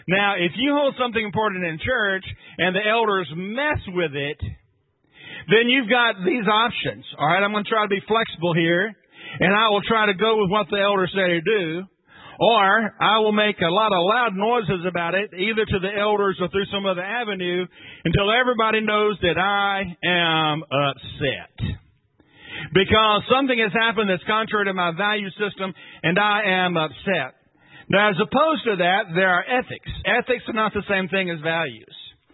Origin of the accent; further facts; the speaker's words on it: Mount Pleasant, Tennessee, United States; also born or lived in Sandy Hook; I'm a Middle Tennessee boy. I grew up in Middle Tennessee, not too far from, well, it was pretty far from everything. Okay, but I grew up in Mount Pleasant, Tennessee, which is kind of close to Sandy Hook, which is where I really grew up